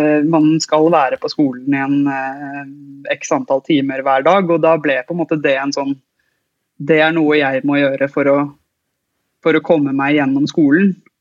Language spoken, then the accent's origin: Swedish; Asker, Akershus, Norway; i hvert fall var det där i Asker där jag kommer ifrån